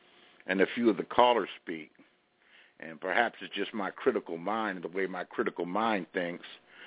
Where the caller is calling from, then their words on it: Las Vegas, Nevada, United States; I'm calling from Las Vegas, Nevada.